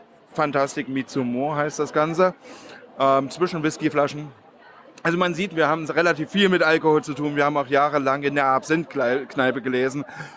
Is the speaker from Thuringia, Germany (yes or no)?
no; Leipzig, Saxony, Germany; born there; Ich bin ja gebürtiger Leipziger